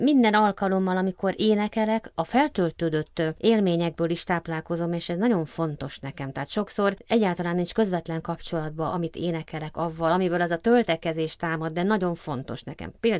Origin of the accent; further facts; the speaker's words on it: Hungary; én egyedüli magyarként viselhetem